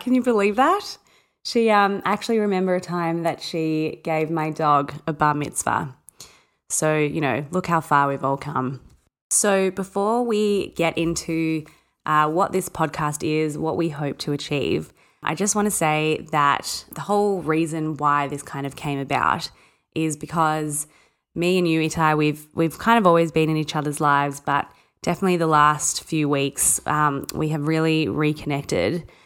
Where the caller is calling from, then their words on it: Melbourne, Victoria, Australia; I'm joining you from Naam, also known as Melbourne in Australia. I'm about 1 kilometre from the Yarra River in Abbotsford.